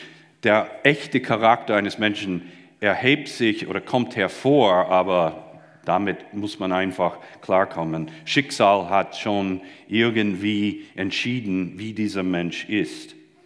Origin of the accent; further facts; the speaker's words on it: United States; German is a second language; jetzt muss man verstehen, ich bin Amerikaner, ich habe ja so andere Vorstellungen